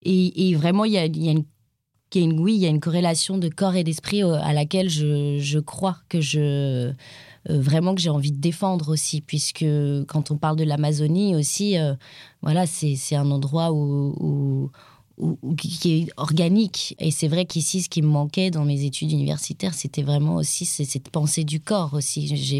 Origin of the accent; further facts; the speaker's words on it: France; C'est nous là-bas, en tant que Française aussi là-bas